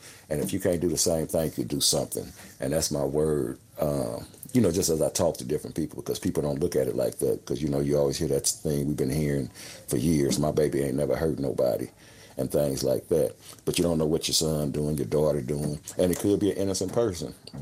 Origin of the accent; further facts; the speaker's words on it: Los Angeles, California, United States; it's not just because I'm from the Watts area